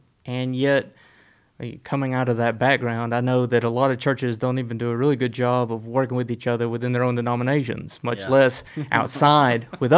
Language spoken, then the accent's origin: English; Chattanooga, Tennessee, United States; What I term is generally the white suburbs around. So Hickson and Red Bank, Middle Valley.